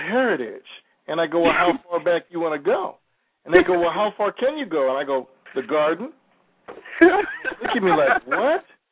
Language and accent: English; United States; Now, the biggest challenge I have with it is that, first of all, I'm American.